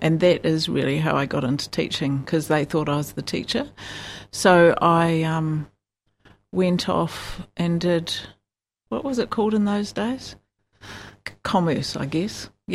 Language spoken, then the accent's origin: English; Geraldine, Canterbury, New Zealand; born or raised there